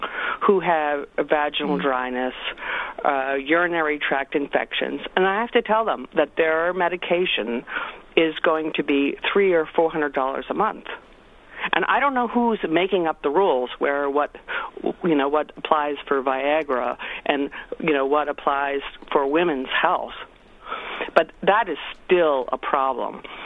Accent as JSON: {"language": "English", "country": "Canada", "said": "I had this moment that I am a dual citizen. I came from Canada, and they don't do direct advertising"}